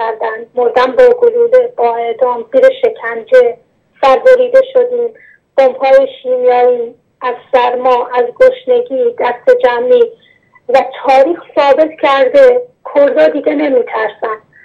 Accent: Iran; moved away; ماهایی که خارج از ایرانیم و دسترسی نداریم به مسائل ایران

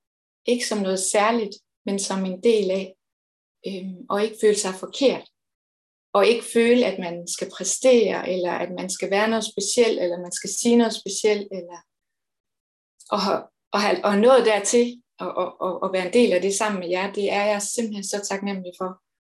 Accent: Give, Region of Southern Denmark, Denmark; Jeg er vokset op i en lille bitte by her, Give, som jeg stadigvæk bor i.

